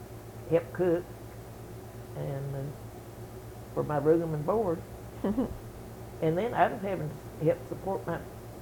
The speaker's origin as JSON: {"language": "English", "town": "Carr", "region": "Kentucky", "country": "United States", "tie": "born or raised there", "said": "And I attended the one-room school until I went to Carr Creek High School. That was in 1935."}